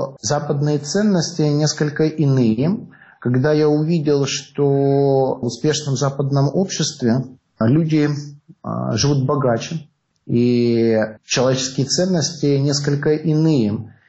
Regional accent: Crimea, Ukraine; я рос в Крыму. И я, скажем так, рос в далеко не богатой, успешной семье.

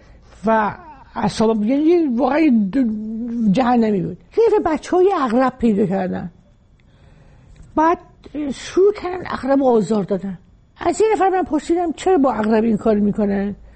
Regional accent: Iran; moved away as an adult; از زمانی که من از ایران اومدم بیرون بسیاری از انگیزه های نوشتن در من تضعیف شده، برای اینکه از محیط اصلی دورم

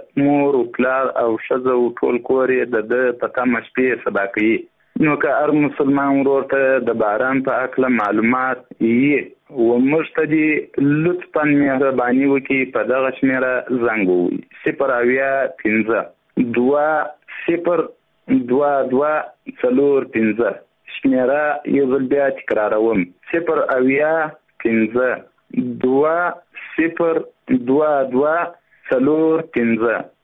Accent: Zabul, Afghanistan; د زابل ولایت اوسېدونکی یم.

